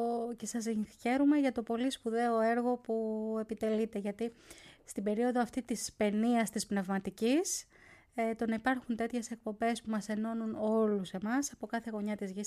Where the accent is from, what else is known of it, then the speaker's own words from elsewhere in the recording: Greece; born there; πόσο υπερήφανοι πρέπει να νιώθουμε που γεννηθήκαμε, στην Ελλάδα.